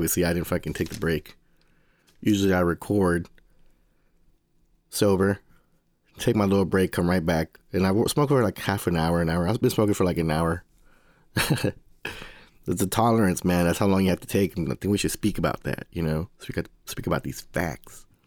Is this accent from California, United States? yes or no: no; Houston, Texas, United States; I'm from Houston, Texas, where cannabis is illegal.